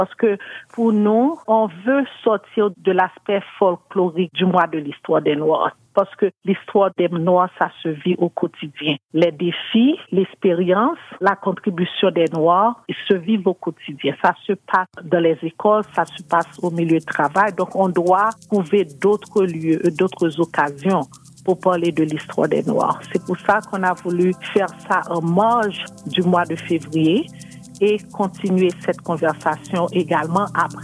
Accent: Haiti; now in Canada; Moi, je viens d'Haïti

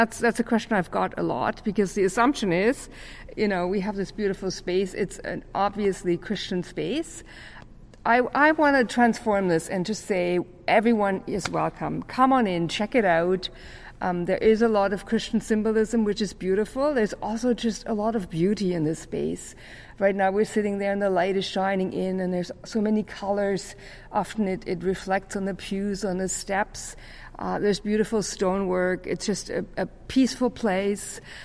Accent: Germany; English is a second language; also born or lived in Victoria / Saskatchewan; now in Sackville, Canada; I've lived in many places. I actually grew up in Germany, so many of you still hear my accent.

